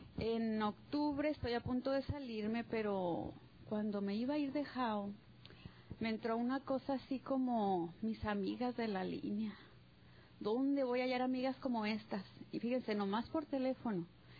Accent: Chihuahua, Mexico; now in Armor, United States; comedora compulsiva. Ahorita vivo en el norte de Alabama, en un pueblito que se llama Armor, y soy de Chihuahua, México.

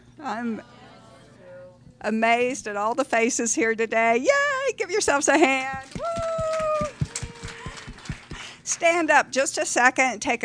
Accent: Oklahoma, United States; now in North Carolina, United States; I'm Area 2, and I'm from Oklahoma. Right now, I'm living in North Carolina

